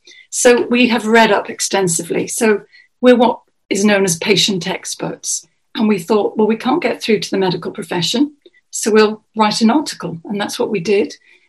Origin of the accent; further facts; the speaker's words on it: Liverpool, North West England, United Kingdom; I'm originally from Liverpool. I was born and bred.